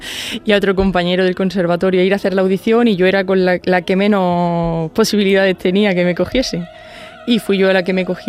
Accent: Jaén, Andalusia, Spain; Yo soy de Jaén.

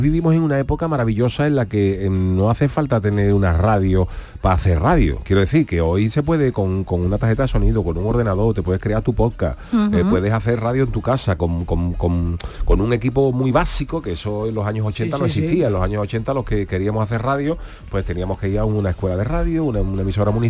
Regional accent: Cádiz, Andalusia, Spain; yo soy una persona que soy de Cádiz y le gusta el carnaval

